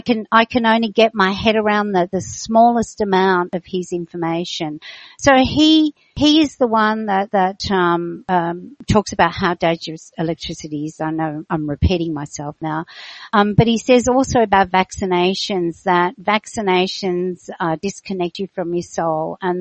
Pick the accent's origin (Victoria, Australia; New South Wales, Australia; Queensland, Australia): Victoria, Australia; Melbourne; from Melbourne